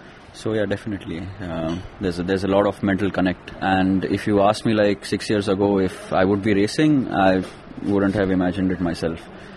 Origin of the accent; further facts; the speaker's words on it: Kolhapur, Maharashtra, India; English is a second language; I grew up in Kolhapur. So there's a very small place, a fort called Panara, where you can, it's a bit of a climb, it's on the mountaintop, right?